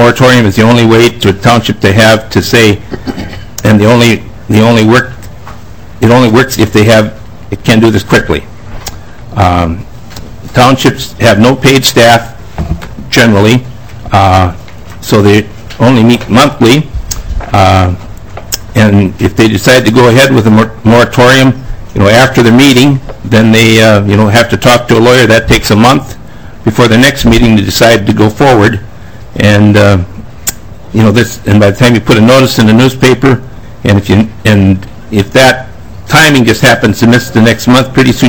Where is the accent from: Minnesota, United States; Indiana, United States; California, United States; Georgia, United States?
Minnesota, United States; Barville; I'm from Barville, Minnesota. I'm a retired dairy farmer.